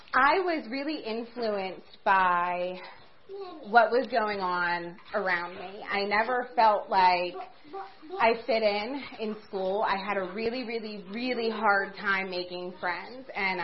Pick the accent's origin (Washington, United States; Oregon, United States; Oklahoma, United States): Washington, United States; Yeah, I am from Washington. I am from the Icana area, the Interstate Crossroads area.